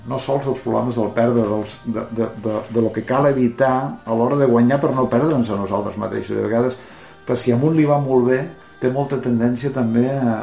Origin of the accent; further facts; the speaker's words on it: Lleida, Catalonia, Spain; also born or lived in Guardiola de Berga; quan tenia 19 anys, jo vaig viure, jo soc de Lleida, però vaig anar a viure un parell d'anys a Guardiola de Berga